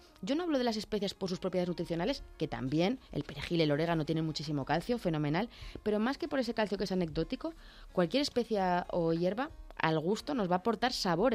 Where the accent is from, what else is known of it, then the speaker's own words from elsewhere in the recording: Cuenca, Castilla-La Mancha, Spain; y yo soy de Cuenca